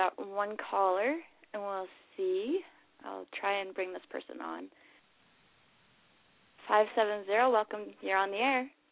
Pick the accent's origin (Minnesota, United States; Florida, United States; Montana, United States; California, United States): Montana, United States; I'm mm-hmm. from Montana, so.